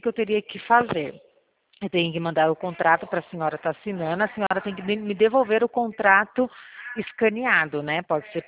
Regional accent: São Paulo, Brazil; eu sou daqui, eu sou do estado de São Paulo, só que eu fico mais por interior, né?

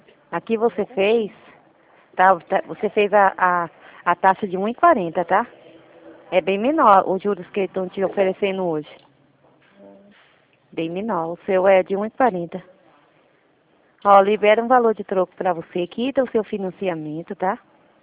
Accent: São Paulo, Brazil; Sou de São Paulo também.

